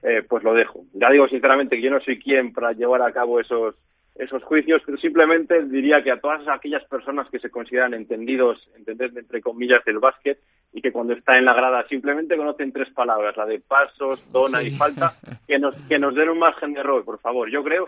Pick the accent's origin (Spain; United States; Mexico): Spain; Villada, Castile and León; cuando estoy arbitrando un partido así de forma light en mi pueblo, en Villada